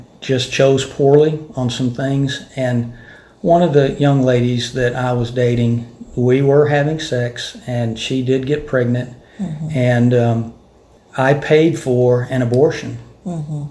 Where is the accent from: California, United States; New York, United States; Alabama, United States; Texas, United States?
Texas, United States; Mesquite; having two kids, growing up in Mesquite.